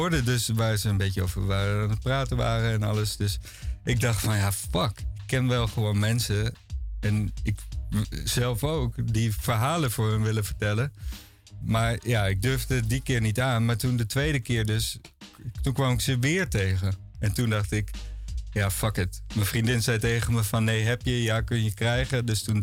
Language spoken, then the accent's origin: Dutch; Groningen, Netherlands; Waar kom je vandaan dan? Ik zo, ja, Groningen.